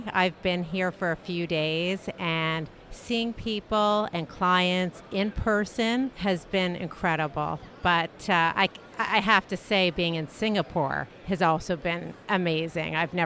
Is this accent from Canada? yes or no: yes; Canada; I'm from Canada